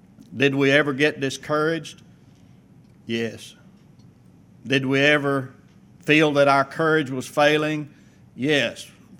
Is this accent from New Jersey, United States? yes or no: no; Arkansas, United States; born there; I was born in North Central Arkansas.